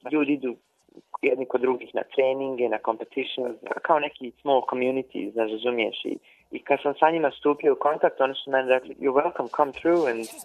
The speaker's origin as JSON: {"language": "Serbian", "town": "Banja Luka", "region": "Republika Srpska", "country": "Bosnia & Herzegovina", "lives_now": "Perth, Australia", "said": "Ja sam iz Banja Luke, znaš."}